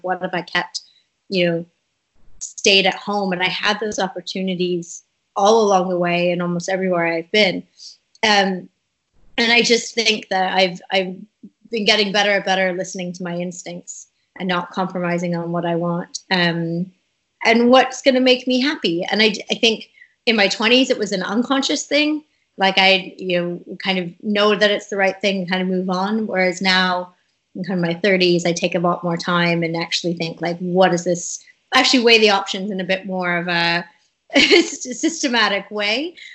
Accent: Ontario, Canada; I was born and raised in Canada in a suburb outside of Toronto. I did my university education in Canada as well, in Ontario.

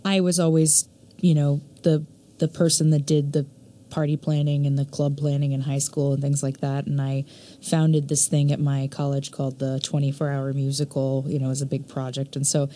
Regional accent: Texas, United States; So, I'm from Texas originally, and I went to school for pre-med.

